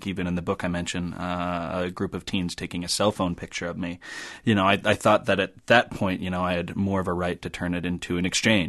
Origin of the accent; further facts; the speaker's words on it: Helena, Montana, United States; Even in my hometown of Helena